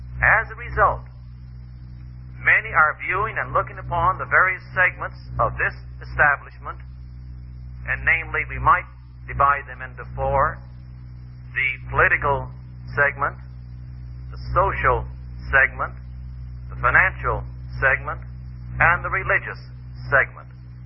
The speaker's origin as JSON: {"language": "English", "town": "Loveland", "region": "Colorado", "country": "United States", "tie": "born or raised there", "also_born_or_lived": "Denver", "said": "I was born in Denver, raised in my formative years in Loveland, Colorado, just miles from here."}